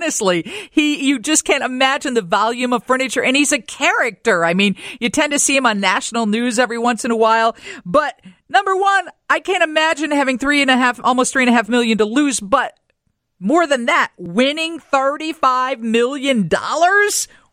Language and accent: English; Rockford, Illinois, United States; I was born and raised in Rockford, but radio has been my passion, and I had a chance to launch a radio station in Houston, Texas.